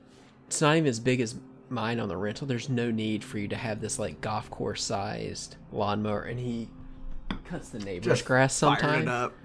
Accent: Appalachia, United States; accent: Appalachian; we're absolutely going to hear my Appalachian accent today, because I cannot say C-O-L-O-R.

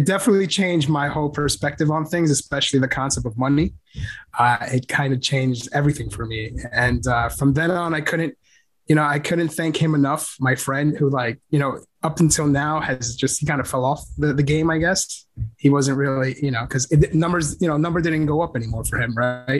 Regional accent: New York, United States; Okay, so I am from New York and not much to say.

